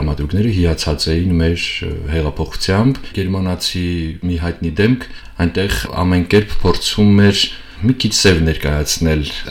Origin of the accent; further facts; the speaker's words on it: Vanadzor, Lori, Armenia; ձեր քաղաքից, ես Վանաձորից եմ, ձեր քաղաքից էլ են շատ արտագաղթել